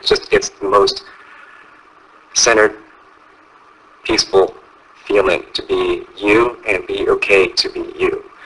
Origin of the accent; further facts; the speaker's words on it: St. Louis, Missouri, United States; I grew up in St. Louis and the Midwest.